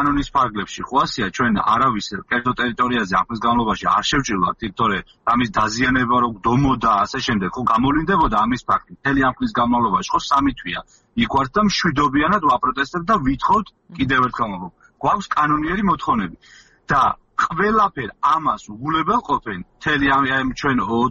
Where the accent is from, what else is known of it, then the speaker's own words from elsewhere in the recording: Tvishi, Racha-Lechkhumi and Kvemo Svaneti, Georgia; პირადად მე სოფელ ტვიში წარმოვადგენ, მოგეხსენებათ სოფელ ტვიში ლეჩხუმში მდებარეობს.